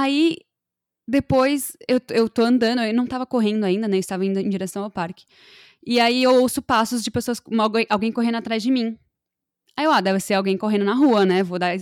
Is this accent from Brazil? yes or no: yes; Brazil; Ainda mais do país que eu, da onde eu sou, do Brasil.